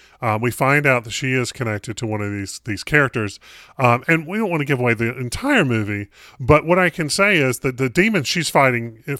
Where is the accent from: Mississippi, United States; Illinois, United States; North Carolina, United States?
North Carolina, United States; Well, I grew up in North Carolina, and wrestling and NASCAR are two of the big sports there.